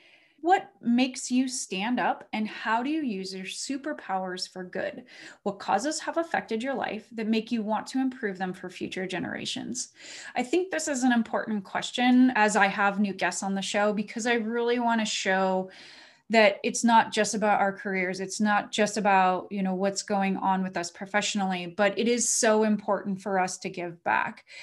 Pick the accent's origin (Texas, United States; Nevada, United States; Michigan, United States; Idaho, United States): Nevada, United States; Reno; which is near my hometown of Reno, Nevada.